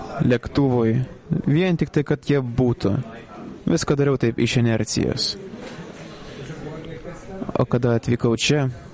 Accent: Spain; aš iš Ispanijos.

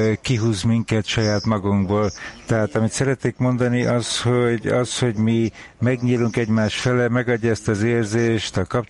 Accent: Almaty, Kazakhstan; én is Almátából vagyok

